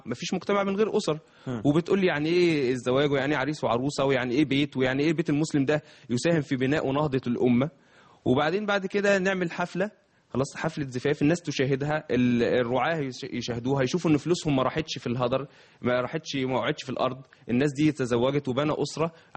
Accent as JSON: {"language": "Arabic", "region": "Sharqia Governorate", "country": "Egypt", "said": "حضرتك مثلا من الاهليه وانا من الشرقيه"}